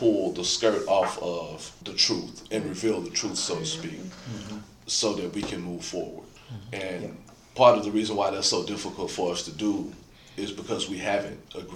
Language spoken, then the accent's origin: English; Hopkinsville, Kentucky, United States; As a child, I grew up in Hopkinsville, Kentucky, small town.